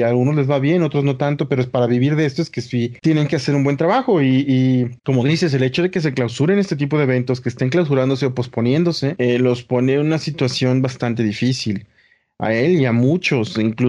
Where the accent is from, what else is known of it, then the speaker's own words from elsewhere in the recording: Puerto Rico; Ya ni porque somos de Puerto, ¿verdad? Aguantamos.